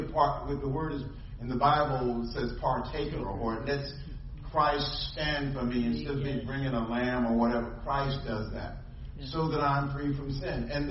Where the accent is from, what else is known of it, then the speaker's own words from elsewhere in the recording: Philadelphia, Pennsylvania, United States; When I was growing up in Philly, I was in high school.